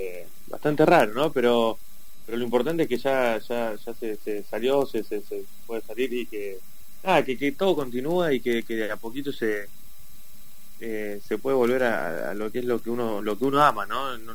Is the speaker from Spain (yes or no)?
no; Caleta Olivia, Santa Cruz, Argentina; now in Córdoba, Argentina; en Puerto Santa Cruz nací yo. Y me crié en Caleta Olivia. Y de ahí, eso es toda la provincia de Santa Cruz. De ahí me vine a vivir para Córdoba ya hace un tiempo bastante largo. Así que tengo mitad y mitad, creo.